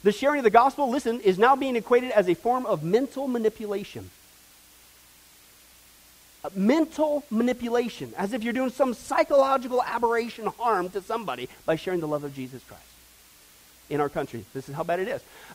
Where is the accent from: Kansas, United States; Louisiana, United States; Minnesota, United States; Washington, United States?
Kansas, United States; Listen to this quote from the pastor in Kansas. This is where I grew up in the Bible Belt.